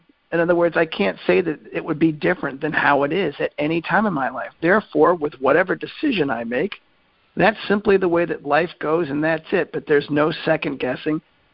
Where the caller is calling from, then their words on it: Maryland, United States; I'm calling from Maryland.